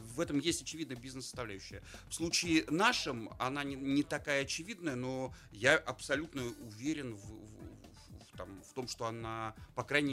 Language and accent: Russian; Saint Petersburg, Russia; Я там ленинградец и петербуржец, и там ленинградская блокада для меня тема очень важная и высокая, и трагическая